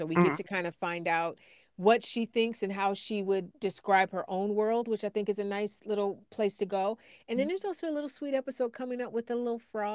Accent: East Cleveland, Ohio, United States; listen, I'm a kid from East Cleveland. I'm just happy to be here.

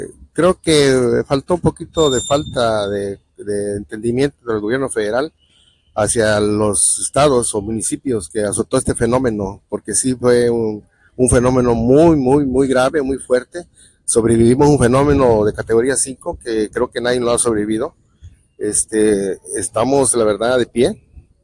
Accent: Mexico; un orgullo para nosotros como mexicanos.

